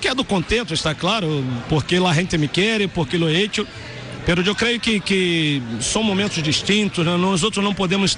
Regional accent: Brazil; Uno que no soy español, uno que viene de Brasil

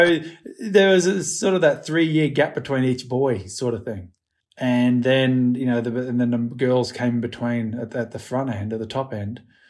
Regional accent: Mount Isa, Queensland, Australia; So I grew up in Mount Isa, but I've always said one of nine kids

